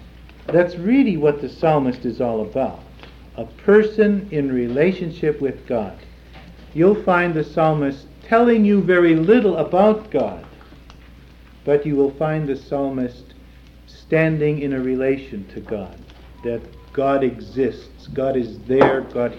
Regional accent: Cleveland, Ohio, United States; I'm from Cleveland, Ohio, and I don't want any dirty cracks about what a terrible place Cleveland, Ohio is. It is the place of my birth

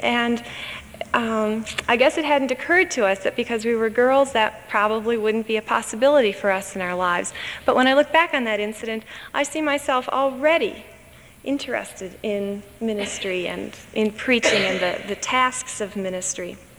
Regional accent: Brooklyn, New York, United States; I grew up in Brooklyn, New York, in a small Lutheran congregation called Bethany Lutheran Church.

